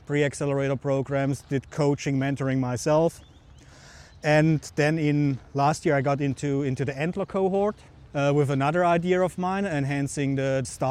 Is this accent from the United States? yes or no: no; Germany; accent: German; You picked a German accent, so yeah. Born and raised in Germany, I was good in mathematics and physics, so then you, in Germany, they make an engineer out of you.